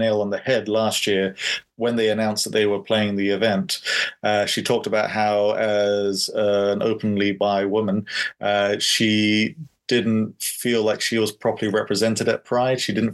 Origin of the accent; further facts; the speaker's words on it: England, United Kingdom; We're all tea drinkers, as cliche English as it is.